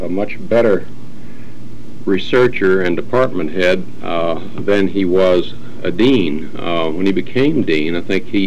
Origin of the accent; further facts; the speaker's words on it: South Carolina, United States; born there; accent: southern; I was born in South Carolina.